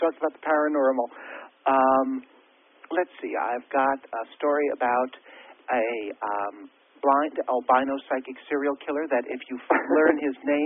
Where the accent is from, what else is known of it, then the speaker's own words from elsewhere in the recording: New Jersey, United States; I was born in Newark, and I grew up in New Jersey